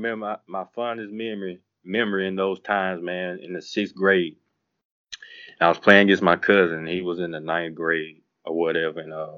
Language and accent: English; Minden, Louisiana, United States; where I grew up at in Minden, Louisiana, it's like in North Louisiana. And it's, you know, it's the country.